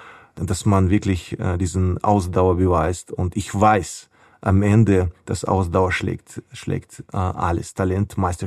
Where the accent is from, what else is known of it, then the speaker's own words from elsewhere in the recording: Ukraine; German is a second language; wir als Ukrainer